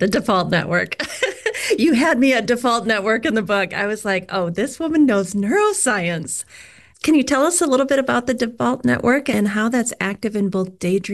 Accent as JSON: {"language": "English", "region": "Iowa", "country": "United States", "tie": "born or raised there", "said": "I grew up in Iowa, and like I would literally sit outside in the grass with my dog for hours daydreaming."}